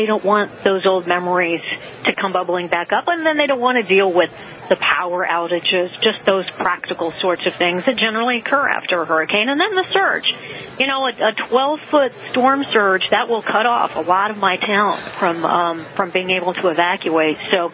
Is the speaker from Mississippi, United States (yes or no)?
yes; Bay St. Louis, Mississippi, United States; people in my hometown of Bay St. Louis are evacuating like I've never seen them evacuate before.